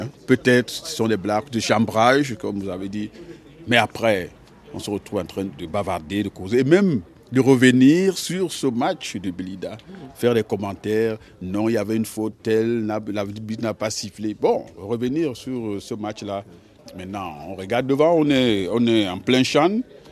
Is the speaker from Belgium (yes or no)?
no; Cameroon; Lorsqu'ils vous posent la question, vous venez d'où? On dit... Cameroun